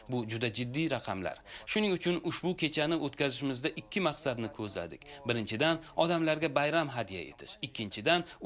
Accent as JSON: {"language": "Uzbek", "region": "Tashkent", "country": "Uzbekistan", "said": "o'zbekistonlikman, Toshkentdan. Ota-onam esa asli Samarqanddan. Shuning uchun o'zimni samarqandlik his qilaman."}